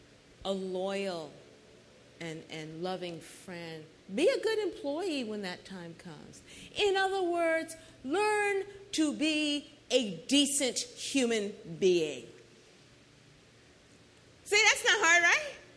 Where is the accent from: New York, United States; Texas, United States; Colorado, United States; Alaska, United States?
New York, United States; As you guys know, I'm from New York originally. I started my working career in New York City.